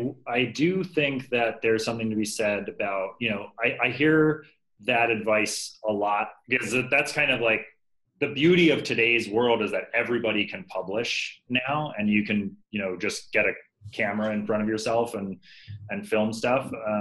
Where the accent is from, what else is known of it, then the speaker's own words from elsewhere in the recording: Fort Lauderdale, Florida, United States; moved away as an adult; also born or lived in Tallahassee, United States / Boston, United States / New York, United States; now in San Francisco, United States; I grew up in Fort Lauderdale. Then I moved to Tallahassee for college. Then I moved to Boston. Then I've spent some time in, you know, New York, and then I'm now in San Francisco, right?